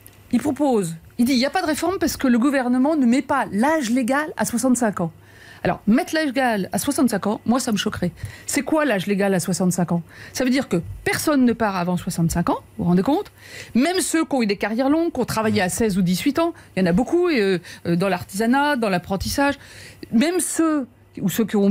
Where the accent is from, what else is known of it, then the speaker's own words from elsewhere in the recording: France; je crois qu'on peut être très fier en tant que Français